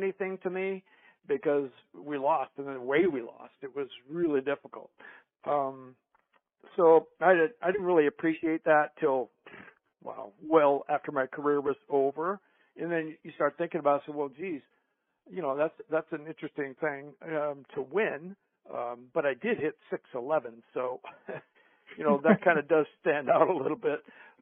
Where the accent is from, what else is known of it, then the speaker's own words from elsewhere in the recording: Chicago, Illinois, United States; Chicago's my hometown. I got a lot of relatives there, right?